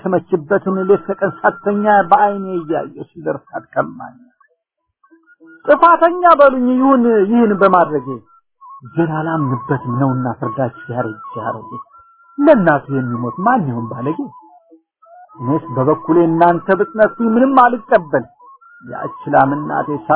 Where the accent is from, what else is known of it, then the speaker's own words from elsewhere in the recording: Harar, Harari Region, Ethiopia; ከአፍሪካ መሬት በተለይ በመስራቅ ካለች ልዩ ብሔር ለምለም ኢትዮጵያ ከምትባል ሀገር ከተክላይ ግዛቷ በውቢቷ ሀረር ባንደኛው አውራጃ ባሏት ወረዳ ውስጥ በዛች ስፍራ ነበር ተወልጄ ያደኩ